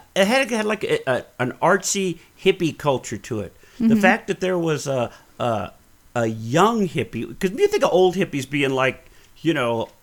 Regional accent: the South, United States; because I grew up in the South and everybody makes pecan pie.

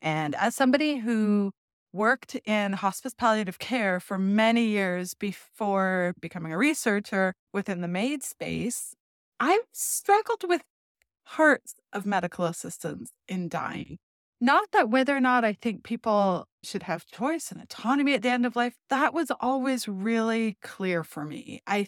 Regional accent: Thunder Bay, Ontario, Canada; I'm from Thunder Bay. So I know that here in Northwestern Ontario

